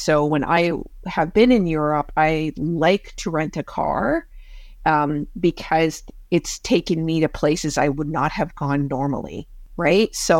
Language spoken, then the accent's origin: English; Canada; So as you know, I'm the Canadian in the group.